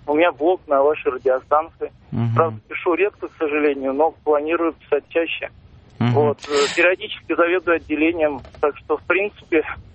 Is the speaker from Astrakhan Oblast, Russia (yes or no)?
no; Moscow, Russia; Здравствуйте … я из Москвы.